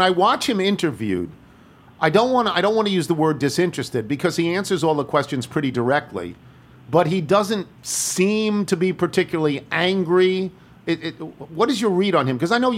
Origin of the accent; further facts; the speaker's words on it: St. Louis, Missouri, United States; Sheldon and I grew up together in St. Louis, very close to Belle Reve Country Club and not far from the Gateway Arch.